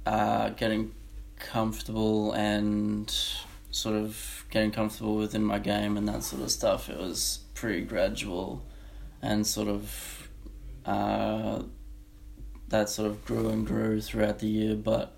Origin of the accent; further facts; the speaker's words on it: Queensland, Australia; Originally coming from Queensland, I'd finished high school